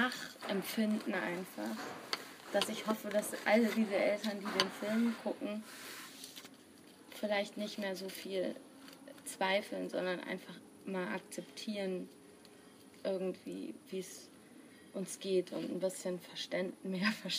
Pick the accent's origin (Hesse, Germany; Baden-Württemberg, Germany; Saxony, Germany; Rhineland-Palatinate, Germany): Baden-Württemberg, Germany; Mannheim; now in Munich, Germany; Also ich bin ja aus Mannheim